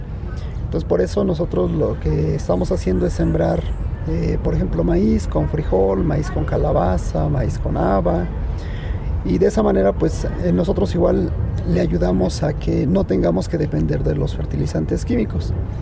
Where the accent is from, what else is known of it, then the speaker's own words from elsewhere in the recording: Álvaro Obregón, Tlaxcala, Mexico; yo soy de Álvaro Obregón, del municipio de Españita, Tlaxcala.